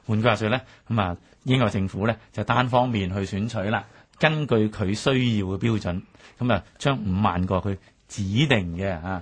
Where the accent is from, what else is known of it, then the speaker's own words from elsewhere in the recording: Hong Kong; 六四事件爆发之后呢，咁就除了我们香港人很关注啦